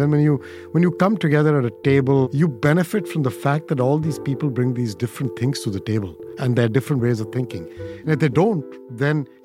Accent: India; growing up in India, you take diversity for granted.

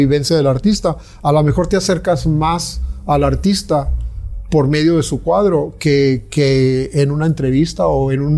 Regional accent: Mexico; now in Mérida, Mexico; Entonces ya no soy netamente mexicano, porque tampoco, aquí tengo 9 años viviendo en Mérida, tampoco soy netamente yucateco.

